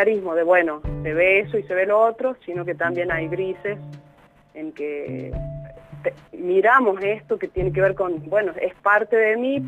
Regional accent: La Rioja, Argentina; nuestra educación para nosotros, ¿no?, para argentinos

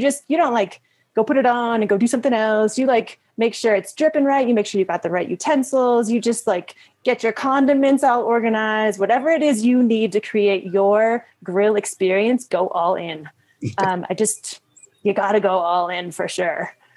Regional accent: Midwest, United States; My whole family's from Iowa. I grew up in the Midwest.

